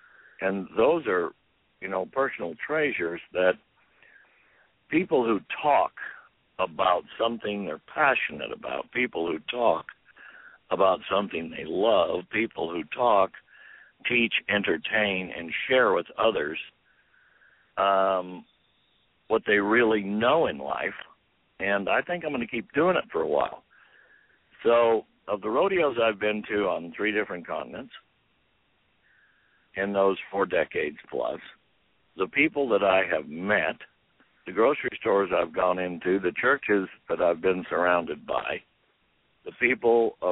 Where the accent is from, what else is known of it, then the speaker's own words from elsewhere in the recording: Winnemucca, Nevada, United States; And I was raised in Winnemucca, Nevada. And I went to a one-room schoolhouse till I was in the sixth grade.